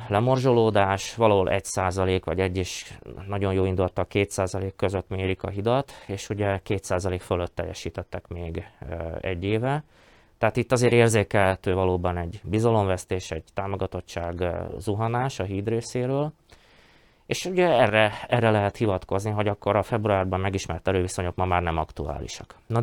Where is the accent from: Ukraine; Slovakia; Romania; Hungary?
Slovakia; Felvidék; Választóként, felvidéki magyarként azt hiszem, hogy elvárás, hogy egyezzenek meg a pártjaink